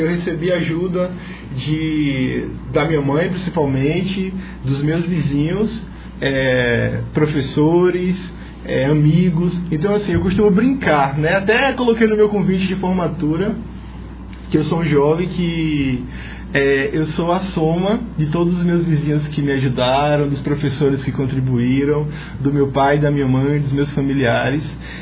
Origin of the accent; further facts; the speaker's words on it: Laje, Bahia, Brazil; also born or lived in Mutuípe; eu sou mutuipense de nascença, mas cresci aqui em Laje.